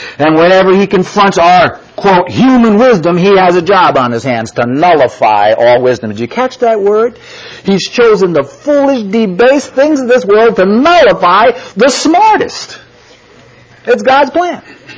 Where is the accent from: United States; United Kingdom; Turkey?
United States; New York; accent: New York; For me, you got to put up with my New York accent, with my joking, with my chasing rabbits, with my crazy ideas, with my strange way.